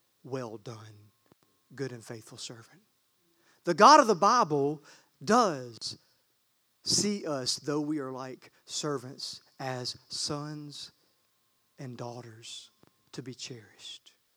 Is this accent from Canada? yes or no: no; the South, United States; Now, I still call myself a Christian because I'm from the South.